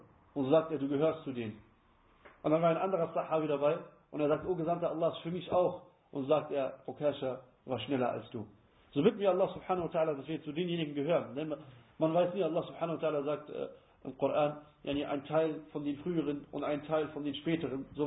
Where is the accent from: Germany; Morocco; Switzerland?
Morocco; German is a second language; Ja, das gibt es bei uns in Marokko ist zum Beispiel so, wenn du jemanden beleidigen möchtest, dann erwähnst du genau dieses Tier.